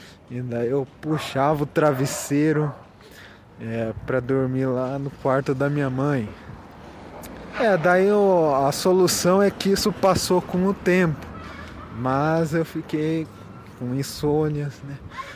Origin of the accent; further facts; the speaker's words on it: Sorocaba, São Paulo, Brazil; born there; Eu nunca morei no sítio. Eu nasci em Sorocaba, na cidade